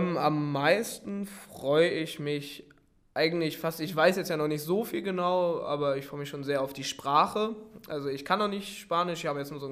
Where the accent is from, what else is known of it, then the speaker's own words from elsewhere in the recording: Hennef, North Rhine-Westphalia, Germany; Ich komme aus Hennef in der Nähe von Köln und Bonn, bin 18 Jahre alt